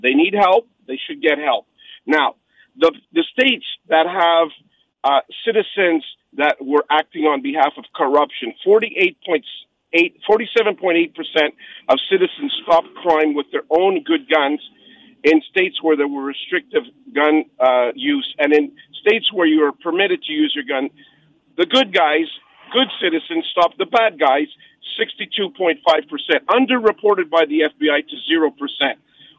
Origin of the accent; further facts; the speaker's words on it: Canada; Look, I'm a Canadian guy, and when I come to the border in Maine